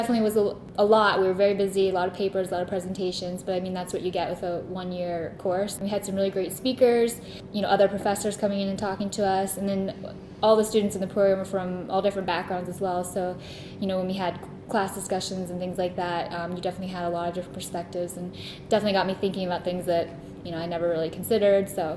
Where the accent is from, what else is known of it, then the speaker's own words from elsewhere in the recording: Washington, District of Columbia, United States; I'm from Washington, D.C.